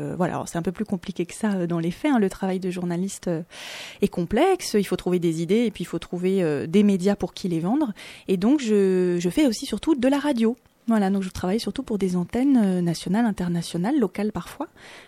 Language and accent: French; Grenoble, Auvergne-Rhône-Alpes, France; Moi je suis grenobloise, donc au bout d'un moment, c'est vrai que je connais bien le tissu associatif